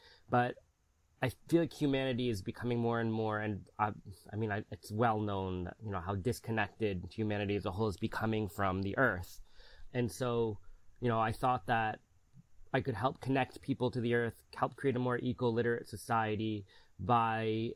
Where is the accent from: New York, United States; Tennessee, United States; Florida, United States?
New York, United States; And I grew up in the Hudson Valley